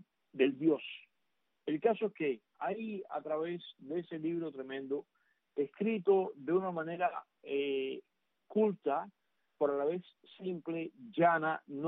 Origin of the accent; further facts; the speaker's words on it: Cuba; moved away; lo conservé hasta que vine de Cuba